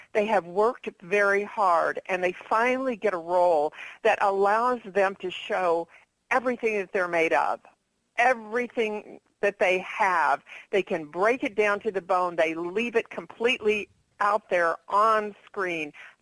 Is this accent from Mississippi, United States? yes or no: no; Texas, United States; Or, I am from Texas.